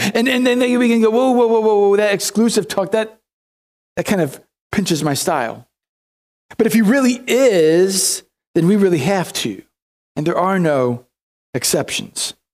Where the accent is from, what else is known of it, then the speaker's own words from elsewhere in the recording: St. Peters, Missouri, United States; when we go back to my hometown of St. Peter's, Missouri, how many places I can get to without thinking about it.